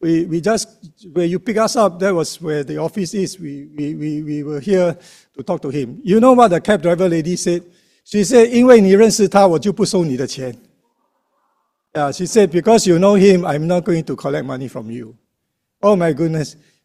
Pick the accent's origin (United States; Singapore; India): Singapore; So I said, yeah, we are from Singapore and we're here to do some work among the poor.